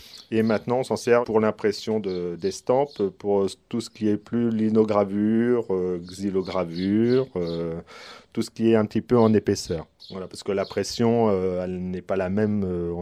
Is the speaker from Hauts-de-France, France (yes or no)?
yes; Hauts-de-France, France; Je suis Picard, mais d'origine normande. Ça fait 30 ans que je suis à Perrois-les-Gombrilles.